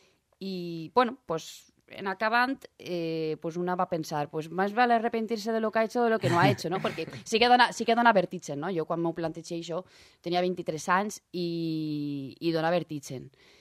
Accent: La Torre, Valencian Community, Spain; Porque muchas veces cuando digo, ¿en dónde eres? Digo, de La Torre.

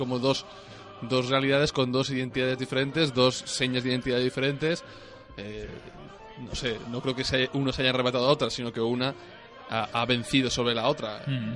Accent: Valencian Community, Spain; defiendo que soy valenciano

